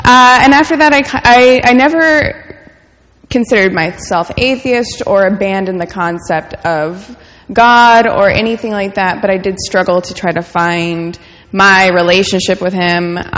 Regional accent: Illinois, United States; I was actually raised Presbyterian, baptized Presbyterian. I'm from Southern Illinois. We were part of a community out there.

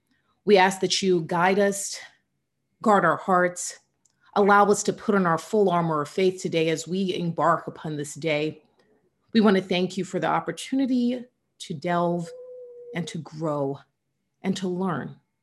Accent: Georgia, United States; Obviously certain states like my home state of Georgia

